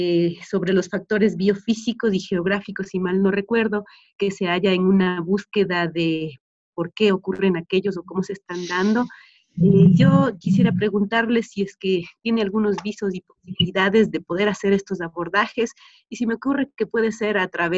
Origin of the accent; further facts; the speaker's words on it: Cotopaxi, Ecuador; justo yo estoy en esta tierra, en Cotopaxi, es mi tierra